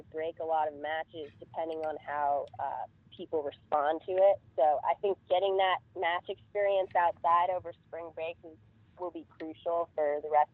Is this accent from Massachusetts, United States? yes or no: no; California, United States; Yeah, so I'm actually from California, so I was not used to indoor tennis at all.